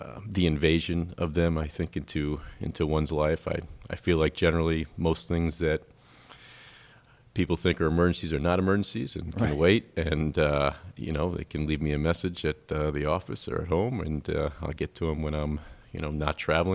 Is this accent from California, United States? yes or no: no; Norwich, Connecticut, United States; now in Maine, United States; I'm from Norwich, Connecticut.